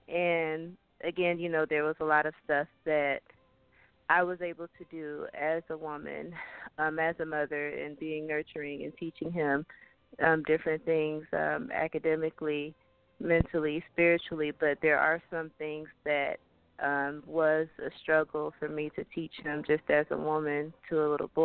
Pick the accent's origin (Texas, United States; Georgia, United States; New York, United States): Georgia, United States; Stockbridge; I'm from Stockbridge, Georgia.